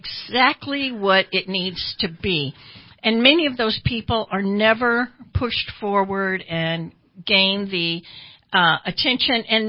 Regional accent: the South, United States; I'm from the South. We just get something and go, she speaks.

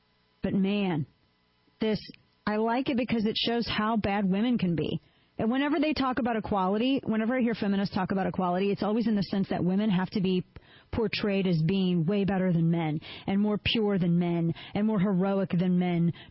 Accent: Missouri, United States; I remember in my home state of Missouri, I met this one woman and I thought she was really nice.

